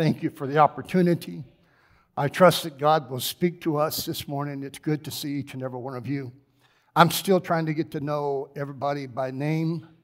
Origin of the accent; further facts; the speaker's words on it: South Carolina, United States; We have a guest from South Carolina, Melinda, from back in my hometown.